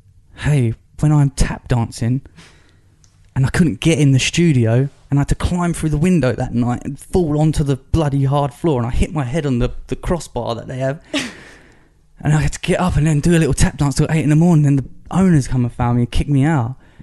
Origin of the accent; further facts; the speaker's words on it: Margate, South East England, United Kingdom; I mean, I'm not from London. I'm from Margate.